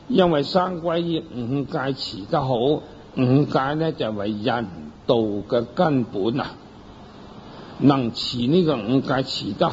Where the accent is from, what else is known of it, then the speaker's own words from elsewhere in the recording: China; 再到我哋中国人嘅社会係人都鍾意添丁㗎